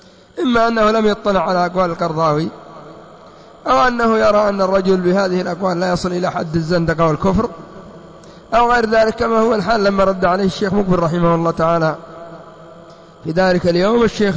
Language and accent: Arabic; Yemen; فمثلا عندنا في اليمن إذا قلنا الشيعة نريد بهم من دون الرافضة